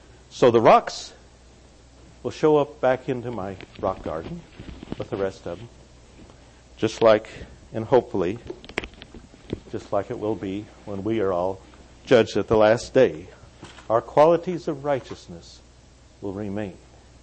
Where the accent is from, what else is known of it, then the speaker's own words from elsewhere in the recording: the Ozarks, United States; I come from the Ozarks, and stones or rocks are common to me